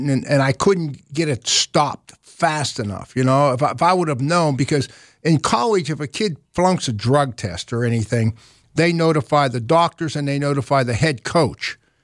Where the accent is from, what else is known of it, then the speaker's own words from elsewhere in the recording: Baldwin, Pennsylvania, United States; I'm trying to be the ambassador to my hometown, Baldwin, PA, or something.